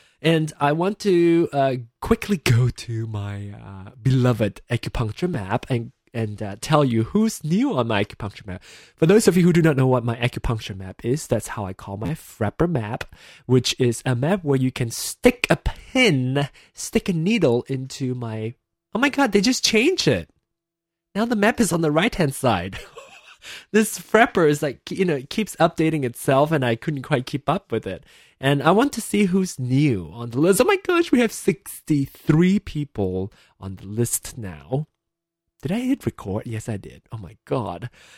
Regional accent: Malaysia; moved away as an adult; now in United States; I am from Malaysia. I was born in Malaysia and raised in Malaysia. Came to the United States about 10 years ago and for school, and then found a job here, or graduated, found a job, and currently now residing in the United States of America.

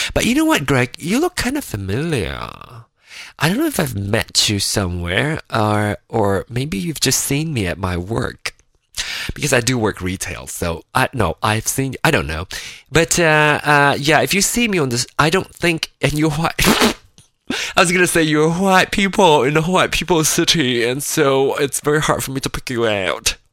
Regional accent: Penang, Malaysia; I'm from Malaysia, I'm from Penang specifically

